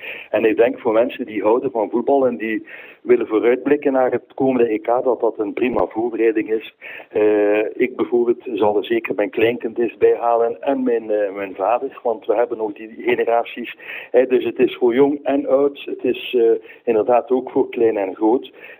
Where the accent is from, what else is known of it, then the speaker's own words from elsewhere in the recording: Belgium; ik hoop dat we als Belgen, en daar mogen we toch wel een beetje fier op zijn, dat we ook op verschillende vlakken mogen scoren.